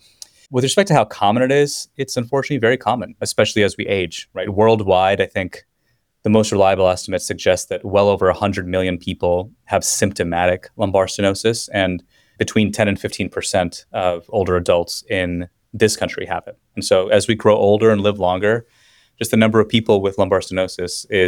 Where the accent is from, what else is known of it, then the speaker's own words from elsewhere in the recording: Los Angeles, California, United States; Right, so I mean, I'm from Los Angeles originally, so my analogy for this is unsurprisingly highway related.